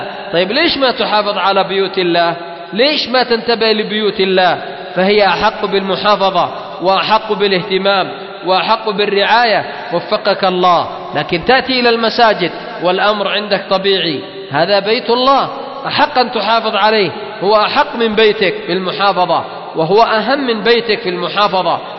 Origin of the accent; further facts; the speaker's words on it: Yemen; أو المعروفة عندنا في اليمن بلهجة الخلب هذه تعتبر طاهرة